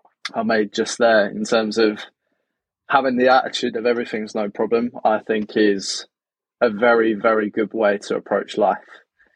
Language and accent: English; South East England, United Kingdom; I'm 26 years old. I'm from Surrey.